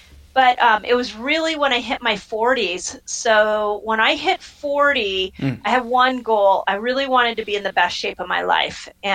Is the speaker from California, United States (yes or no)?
yes; Los Angeles, California, United States; also born or lived in Kansas City, Missouri; I was born in Kansas City, Missouri. And at the age of one, I actually moved to Los Angeles. And so I was pretty much raised in Los Angeles.